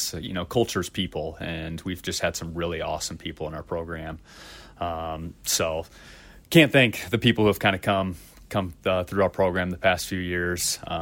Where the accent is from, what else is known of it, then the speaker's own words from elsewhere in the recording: Ankeny, Iowa, United States; So I'm originally from Ankeny